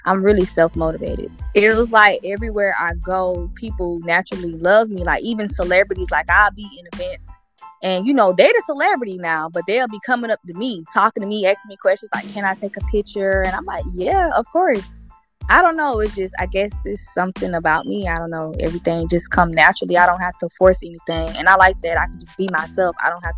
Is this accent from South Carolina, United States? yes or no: yes; Columbia, South Carolina, United States; I'm from Columbia, South Carolina.